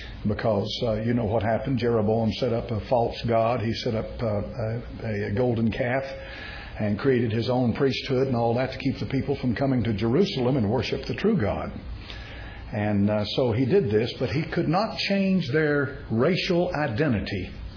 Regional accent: England, United Kingdom; I'm an Englishman trying to speak Hebrew.

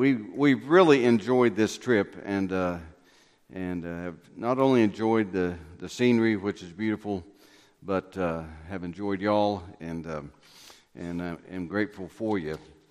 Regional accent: Oklahoma City, Oklahoma, United States; so I was raised in Oklahoma City, met my wife there, and lived our first 7 years or so there in Oklahoma City. Then jobs took us around the country, and the Lord took us around the world.

